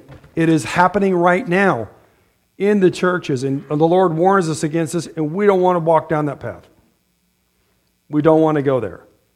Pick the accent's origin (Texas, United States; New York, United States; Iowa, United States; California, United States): Iowa, United States; and of course, we grew up around the Des Moines River, southeast Iowa